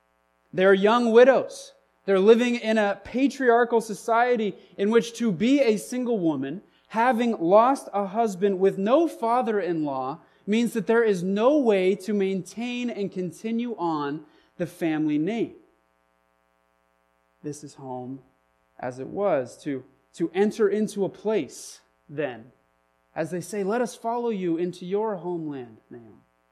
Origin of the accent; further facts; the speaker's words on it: Carmel Valley, California, United States; In my own hometown, I'm from California. Please don't hold that against me. In my own hometown of Carmel Valley, California, we see this over and over again.